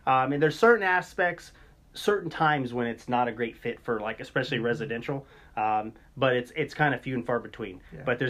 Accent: Arizona, United States; I'm originally from Arizona

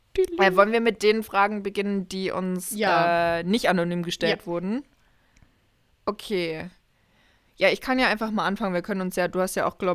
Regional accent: Halle, Saxony-Anhalt, Germany; wollte ich einfach nur noch so raus aus Halle, was anderes sehen. Ich hatte keine Lust mehr auf meine Heimatstadt.

